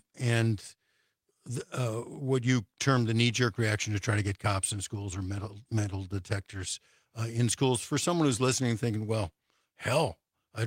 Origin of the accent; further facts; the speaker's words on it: Highland Park, Illinois, United States; now in Madison, United States; like I grew up in Highland Park, Illinois, and they had that 4th of July parade shooting there.